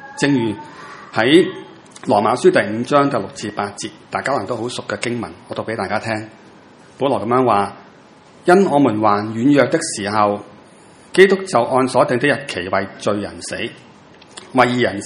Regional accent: China; 我哋中国人

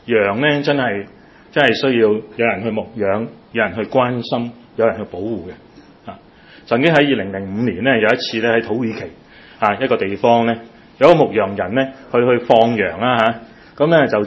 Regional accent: Guangdong, China; 我哋廣東人講嚇

